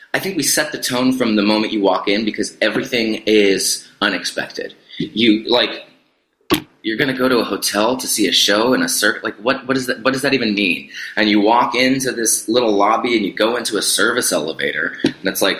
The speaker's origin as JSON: {"language": "English", "town": "Seattle", "region": "Washington", "country": "United States", "tie": "born or raised there", "said": "I was born and raised in Seattle, and so my whole life I grew up seeing the billboards"}